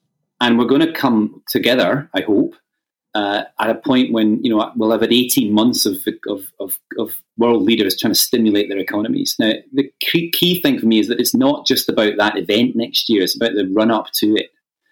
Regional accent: Glasgow, Scotland, United Kingdom; I'm in Glasgow. It's my hometown. So I'm joining you online from Glasgow.

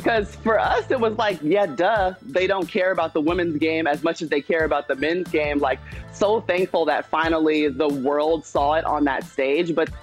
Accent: Atlanta, Georgia, United States; because I'm from Atlanta, we're going to start in Atlanta

